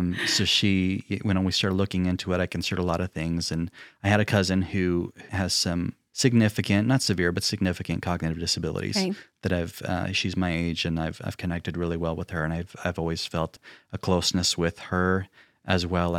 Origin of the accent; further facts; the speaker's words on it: Salem, Utah, United States; now in Provo, United States; I grew up in Salem. And so we moved back down here to Provo